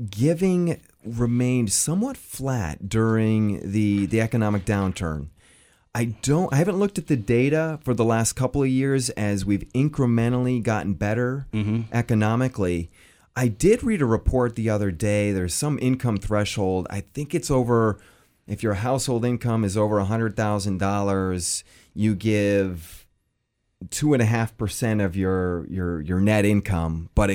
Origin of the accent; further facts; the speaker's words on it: Boston, Massachusetts, United States; now in San Diego, United States; I grew up in Boston. I moved out to San Diego about 15 years ago